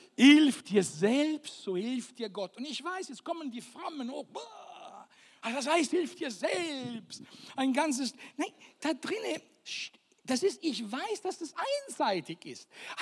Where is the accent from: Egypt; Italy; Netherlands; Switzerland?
Italy; Sicily; accent: Sicilian; Ich kenne das aber nur auf Sizilianisch, mal lieber auf unserem Dialekt, weil das reimt sich nur auf Sizilianisch